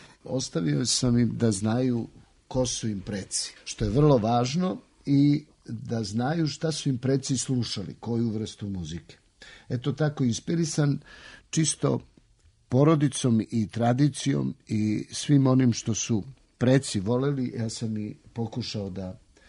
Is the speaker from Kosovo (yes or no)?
yes; Gjilan, Gjilan District, Kosovo; born there; Rođen sam u Gnjilanu, u kući